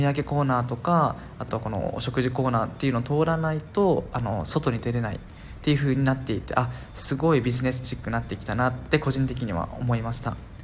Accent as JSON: {"language": "Japanese", "region": "Okinawa", "country": "Japan", "said": "実際に僕が地元の沖縄に帰って帰省していた時に気づいたことであるので"}